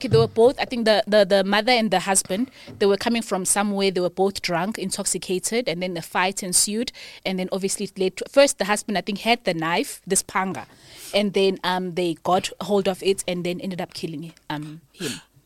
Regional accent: South Africa; I'm also South African.

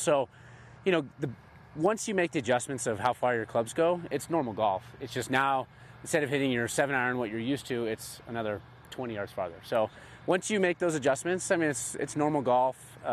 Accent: United States; And I'm an American athlete

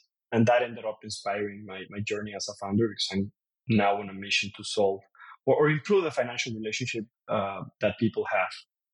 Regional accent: Guadalajara, Jalisco, Mexico; I was born and raised, as you said, here in Guadalajara, in a middle-class family in Mexico.

